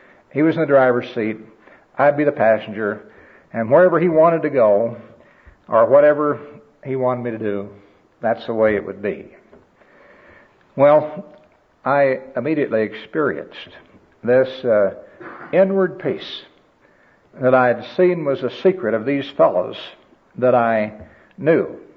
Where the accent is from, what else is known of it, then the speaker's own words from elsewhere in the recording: Missouri, United States; My home state is Missouri.